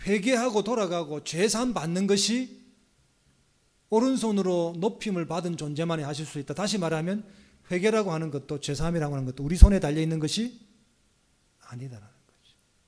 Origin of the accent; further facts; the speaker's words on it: Busan, South Korea; 제가 이래봬도 대한민국 제2의 도시에서 나고 자란 사람입니다.